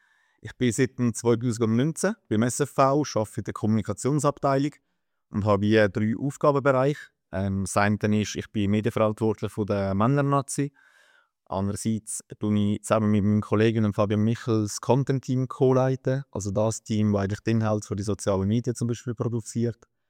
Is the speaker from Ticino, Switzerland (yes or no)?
yes; Ticino, Switzerland; also born or lived in Fribourg; ich habe im Sportjournalismus angefangen, in Tessin, wo ich aufgewachsen bin.